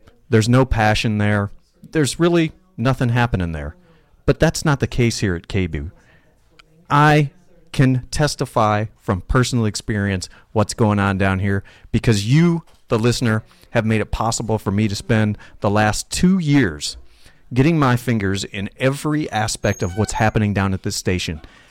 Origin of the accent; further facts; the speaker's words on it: Alabama, United States; now in Portland, United States; I came to Portland from Alabama.